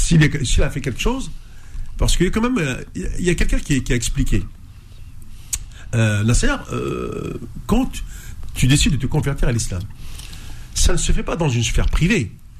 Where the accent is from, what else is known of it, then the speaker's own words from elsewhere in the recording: Algeria; j'ai dit, écoutez, moi je suis algérien.